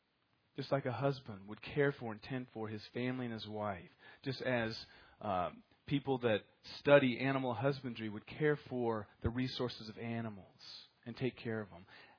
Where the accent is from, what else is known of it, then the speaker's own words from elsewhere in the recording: Iowa, United States; You know, I come from Iowa, and when I went to Iowa State University